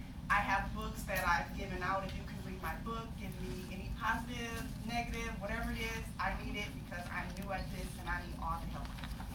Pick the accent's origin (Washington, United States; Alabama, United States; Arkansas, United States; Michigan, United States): Michigan, United States; Detroit; So I am from Detroit, Michigan, where it's freezing cold. I moved to Florida 6 years ago